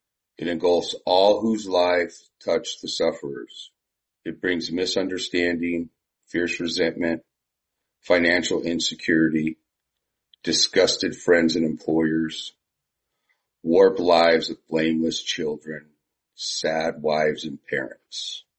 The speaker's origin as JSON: {"language": "English", "town": "San Diego", "region": "California", "country": "United States", "said": "So as I said … I'm from San Diego."}